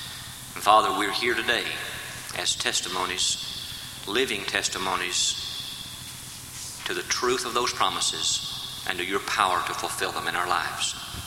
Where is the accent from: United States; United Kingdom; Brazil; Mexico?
Brazil; I'm from Brazil, and it doesn't snow down there